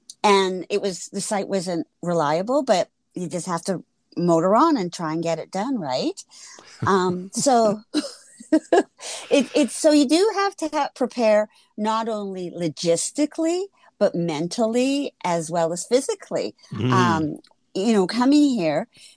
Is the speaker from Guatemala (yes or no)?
no; Canada; As a Canadian, I didn't need the visa for the Gambia, but I did need it for Ghana.